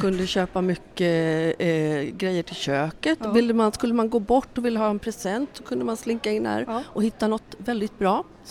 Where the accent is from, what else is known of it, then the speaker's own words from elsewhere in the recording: Nacka, Stockholm County, Sweden; och jag är inte från Tyresö, men från Nacka